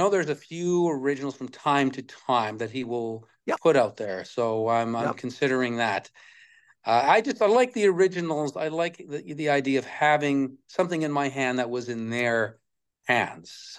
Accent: Canada; So I'm from Canada

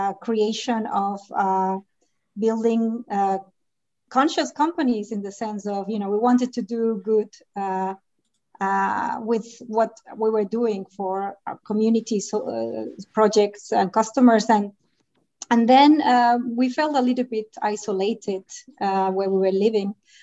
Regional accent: Balearic Islands, Spain; moved away; also born or lived in United Kingdom / Germany / Denmark / Sweden; I was born in a beautiful island in the Mediterranean, but I thought sun is not enough for me. And then I'm from Mallorca, and I moved to the UK. I lived in Germany, Denmark, and back in Sweden.

